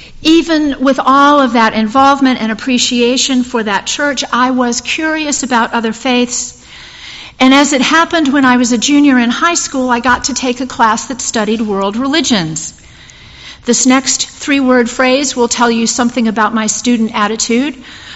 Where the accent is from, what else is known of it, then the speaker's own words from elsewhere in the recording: Lynchburg, Virginia, United States; my best friend and I visited the First Unitarian Church in my hometown of Lynchburg, Virginia.